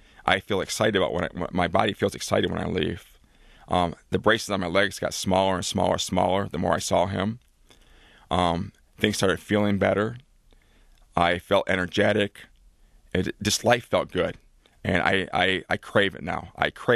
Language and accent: English; Oscoda, Michigan, United States; one happened to be one of my best friends I grew up in Oscoda with.